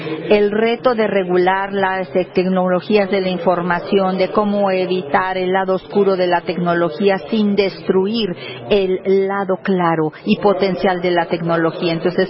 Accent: United States; en mi país, los Estados Unidos

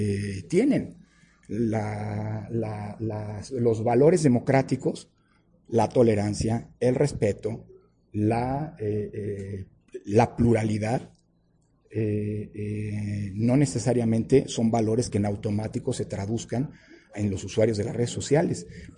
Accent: Mexico; lo digo con mucha franqueza y con mucho orgullo como mexicano

